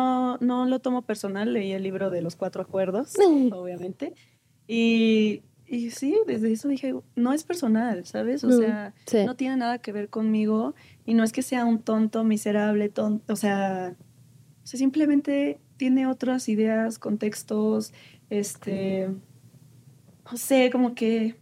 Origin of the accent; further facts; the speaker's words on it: Querétaro, Mexico; En la calle desde siempre y más en mi ciudad. Yo soy de Querétaro.